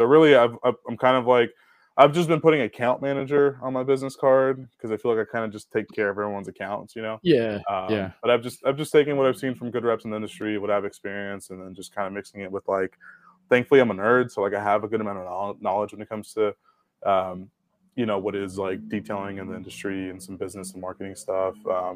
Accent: Oakland, California, United States; born there; I lived in Tracy, California. Okay. I was born in Oakland.

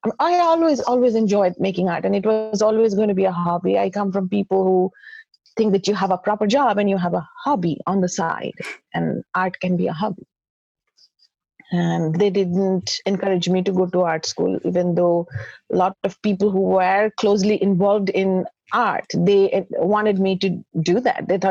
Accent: India; now in United States; Otherwise, I'm a girl from India who has a background in clinical psychology, here living in the States, staying at a stay-at-home mom with two kids.

